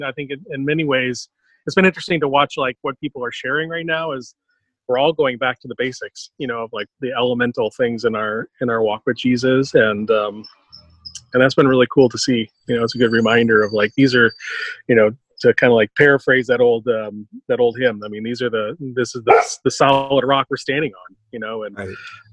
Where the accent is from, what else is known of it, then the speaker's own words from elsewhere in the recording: Indiana, United States; now in San Diego, United States; I grew up in Northern Indiana where when you would drive around in the summer, you'd see all those little roadside stands